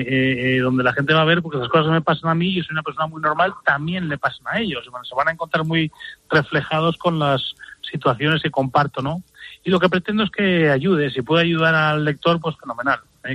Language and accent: Spanish; Madrid, Community of Madrid, Spain; Yo soy de Madrid y estaba en Barcelona